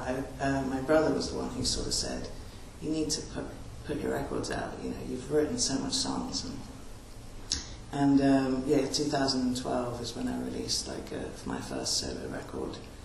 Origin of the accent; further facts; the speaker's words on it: Trinidad & Tobago; also born or lived in New York; But yeah, we grew up in Trinidad as well. I was born in Trinidad.